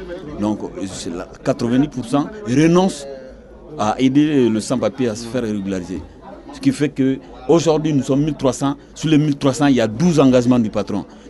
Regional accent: Mali; now in France; Je suis malien. Ça fait 15 ans que je suis en France.

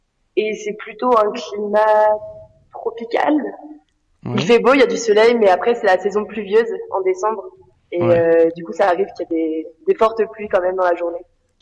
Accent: Tours, Centre-Val de Loire, France; now in Peru; De Tours.

